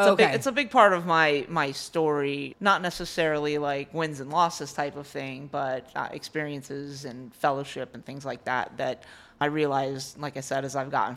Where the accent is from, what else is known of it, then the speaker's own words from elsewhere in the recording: Miami, Florida, United States; Well, I am a native Floridian. I was born in Miami. I was raised by my dad since I was five.